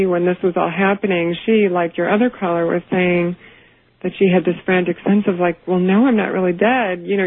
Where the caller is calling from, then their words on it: Chicago, Illinois, United States; I'm calling from Chicago, and I'm listening on WLS.